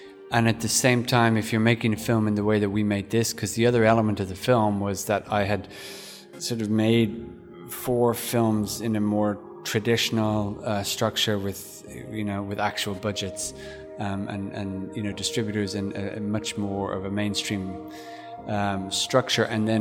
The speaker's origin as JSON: {"language": "English", "country": "Ireland", "said": "I suddenly felt overwhelming guilt because I'm Irish, so that's obviously my first response."}